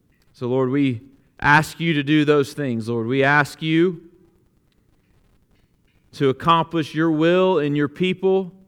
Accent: Alabama, United States; You know, I talk to you often about growing up in Alabama and what that was like

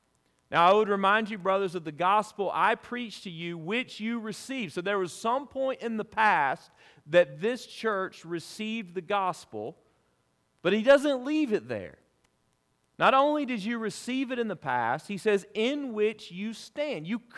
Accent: Alabama, United States; I grew up in Bible Belt, the buckle of it, I say, South Alabama.

